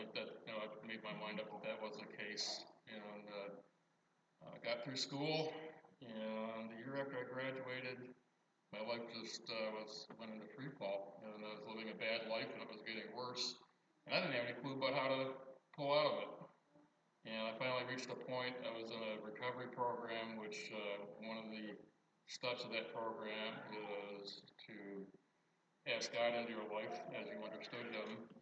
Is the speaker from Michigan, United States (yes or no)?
yes; East Lansing, Michigan, United States; I'm from a family that were original settlers of this town, but I was born and raised in East Lansing, Michigan.